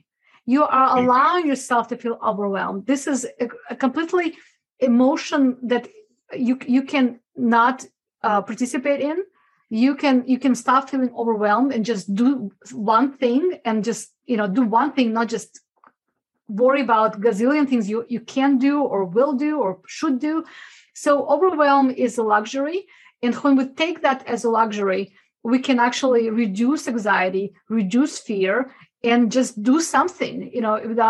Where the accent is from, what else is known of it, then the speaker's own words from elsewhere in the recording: Russia; English is a second language; now in United States; When I remember hearing this elephant, you know, how to eat an elephant, I came from Russia. It was a new expression to me.